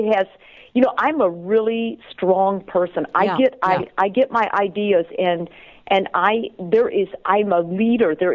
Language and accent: English; Italy; I'm from Italy. My roots are Italian.